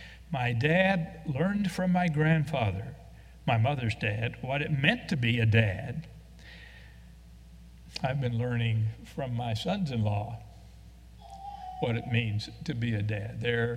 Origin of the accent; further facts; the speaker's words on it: Chicago, Illinois, United States; born there; The message told me that I could apply to the state of Illinois, where I was born in Chicago, about 74 years ago, and get my original birth certificate.